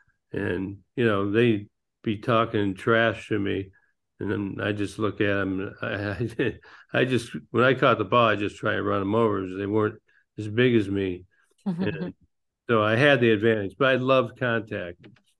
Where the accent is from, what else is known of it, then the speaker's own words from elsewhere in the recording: Detroit, Michigan, United States; I got to play in my hometown, Detroit Tigers, mm-hmm. in Michigan.